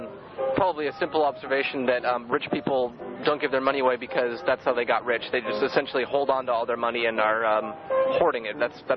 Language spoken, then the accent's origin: English; Walnut Creek, California, United States; Yeah, in my hometown of Walnut Creek, I did this for a year. I've been here 2 weeks.